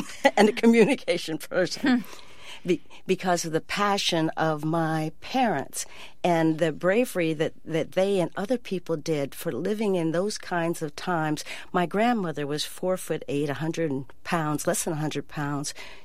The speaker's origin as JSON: {"language": "English", "town": "Erie", "region": "Pennsylvania", "country": "United States", "tie": "born there", "said": "Well, I was born in Erie, Pennsylvania in 1946, where my parents had migrated from, they were part of the Northern Migration, my mother from rural Arkansas, my father from rural Georgia, and they met in Erie."}